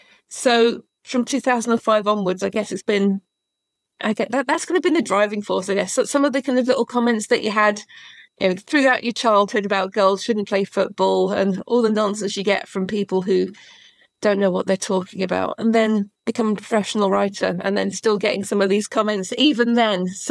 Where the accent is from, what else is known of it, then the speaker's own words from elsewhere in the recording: East of England, United Kingdom; I grew up watching Luton and St Albans and, you know, I grew up in Bedfordshire, Hertfordshire area.